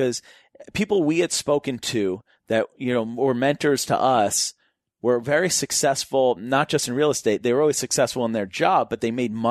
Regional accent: Newton, Massachusetts, United States; I used to drive around and look at houses in my neighborhood that I grew up in Newton, Massachusetts.

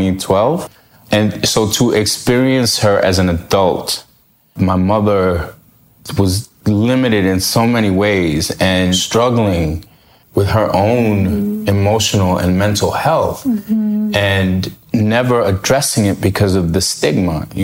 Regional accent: New York, United States; Born and raised in New York.

